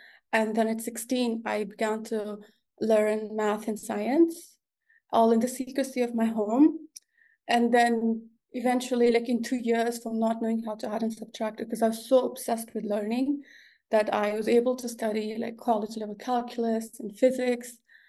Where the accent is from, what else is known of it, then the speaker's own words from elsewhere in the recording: Kandahar, Afghanistan; the Taliban were, as I have to say, it's in Kandahar, my hometown, and Taliban were making its presence back.